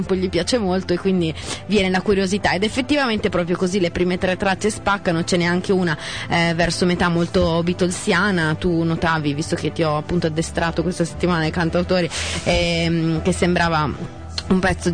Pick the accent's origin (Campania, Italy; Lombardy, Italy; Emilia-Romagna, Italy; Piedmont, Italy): Emilia-Romagna, Italy; Ferrara; No, molto bello, io che sono ferrarese, insomma